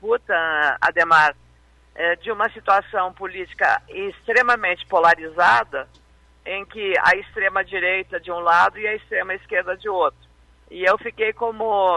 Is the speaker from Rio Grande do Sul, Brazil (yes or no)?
yes; Lagoa Vermelha, Rio Grande do Sul, Brazil; quero agradecer novamente os votos que recebi da minha terra, a Lagoa Vermelha